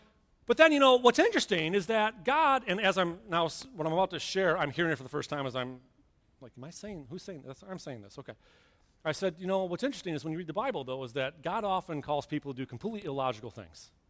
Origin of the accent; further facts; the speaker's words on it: Clinton Township, Michigan, United States; Her family is born and raised in Utica, and I was in Clinton Township.